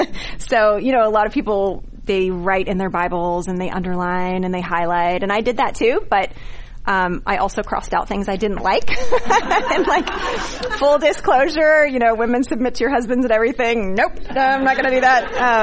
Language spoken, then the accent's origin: English; Portland, Oregon, United States; I grew up in Portland, Oregon with my mom, my older sister. So definitely like an all-female household. And I was raised in Portland, Oregon